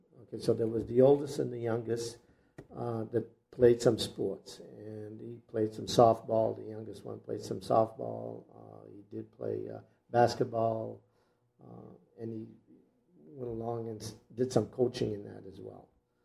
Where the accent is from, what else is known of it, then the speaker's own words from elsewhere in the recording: Lewiston, Maine, United States; I was born and raised here in Lewiston, always lived in Lewiston all my life, with an exception of 9 years when I lived out in Fayette.